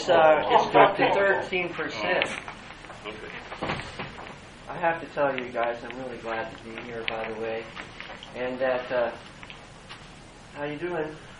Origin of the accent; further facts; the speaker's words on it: California, United States; I was born in Ventura County. I'm a California native. So it's nice to be back in my home state